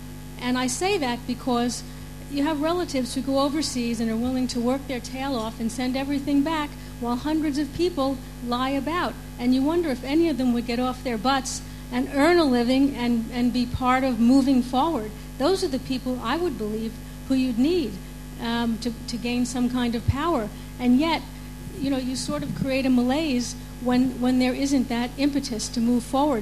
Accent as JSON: {"language": "English", "country": "United States", "said": "But it's like what we have in our country. I'm from the States, which is welfare."}